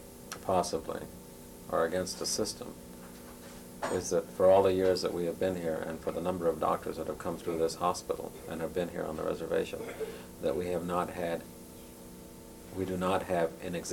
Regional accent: Sitka, Alaska, United States; I came from Sitka, Alaska, not Edgecombe.

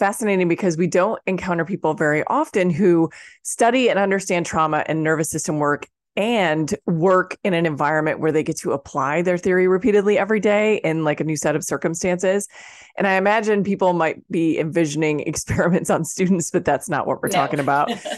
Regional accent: Indiana, United States; And I was born and raised in Indiana in school systems in Indiana

